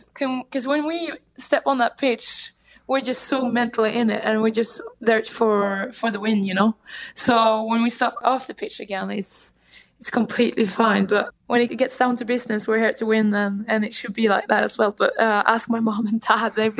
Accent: Norway; Growing up in Norway with democracy and equality is something that I brought with me out in Europe as well, in the world.

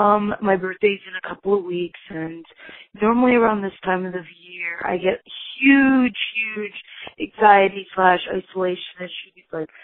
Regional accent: East Coast, United States; I am from the East Coast and it gets really cold and there's no sun for days

